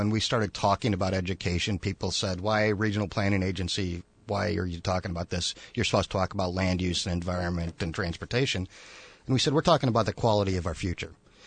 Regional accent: McHenry, Illinois, United States; I'm from McHenry originally, just barely south of where this is.

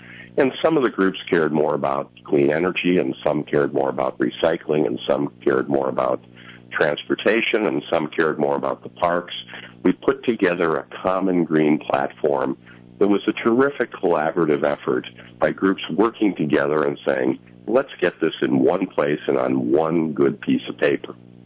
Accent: Chicago, Illinois, United States; born there; Chicago's our home. I'm a Chicagoan. I live a mile and a half from where I was born on the far north side of Chicago.

